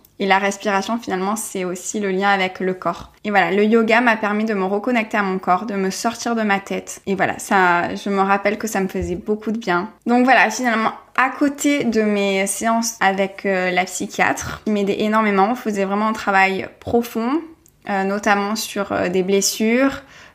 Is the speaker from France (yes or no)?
yes; Marseille, Provence-Alpes-Côte d'Azur, France; je viens de Marseille, pour ceux qui ne le savent pas, j'ai grandi à Marseille et depuis 3 ans, voilà, j'avais quitté Marseille, quitté mes racines